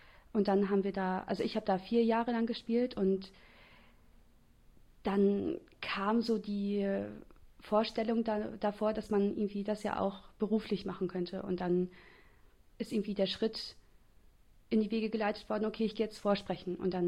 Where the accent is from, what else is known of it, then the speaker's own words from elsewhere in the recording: Jever, Lower Saxony, Germany; also born or lived in Oldenburg; Wir sind in Jever aufgewachsen und dann nach Oldenburg gezogen aus Familiengründen und also sind dann hier auch zur Schule gegangen